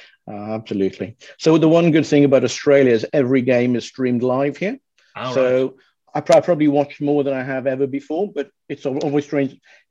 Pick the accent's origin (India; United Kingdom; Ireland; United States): United Kingdom; Wales; As a Welshman, I could have picked Mike England.